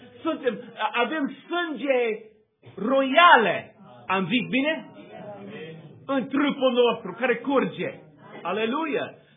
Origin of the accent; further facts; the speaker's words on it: United States; Romanian is a second language; Vreau să vă spun încă o dată că eu sunt american și nu vorbesc bine în limba voastră.